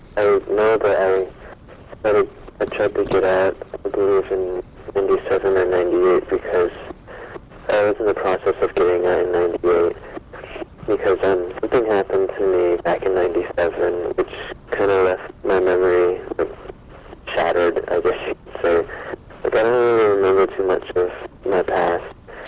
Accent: Rockford, Illinois, United States; born there; I was born in Rockford, Illinois, a small little town.

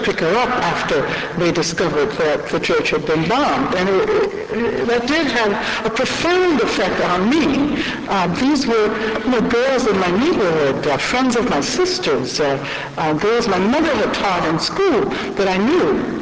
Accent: Birmingham, Alabama, United States; I'm from Birmingham, Alabama.

